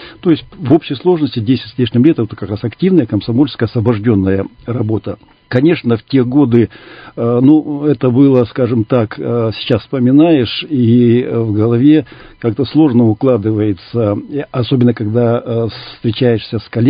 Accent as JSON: {"language": "Russian", "region": "Far East", "country": "Russia", "tie": "born or raised there", "said": "Я с комсомолом с самого детства связан, секретарь комитета комсомола школы, это было на Дальнем Востоке, я не иркутянин, приехал сюда учиться."}